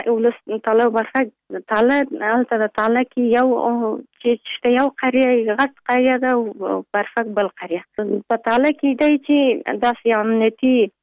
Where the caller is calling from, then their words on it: Pul-e-Khumri, Baghlan, Afghanistan; د پل خمری.